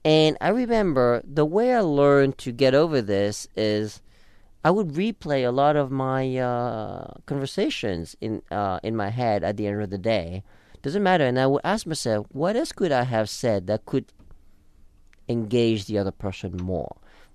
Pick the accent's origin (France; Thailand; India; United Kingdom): France; now in United States; I was born and raised in France, so the social dynamic there is very different than the U.S.